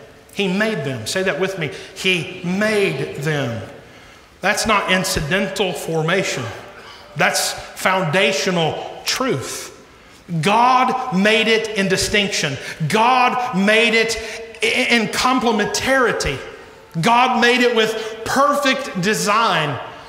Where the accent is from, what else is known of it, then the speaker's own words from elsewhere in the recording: United States; And there's a wonderful spirit of being an American and even living in the South.